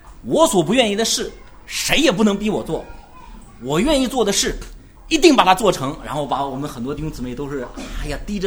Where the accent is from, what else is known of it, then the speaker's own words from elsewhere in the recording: China; 我们中国人经常面对这样的时候，我们受得了受不了啊？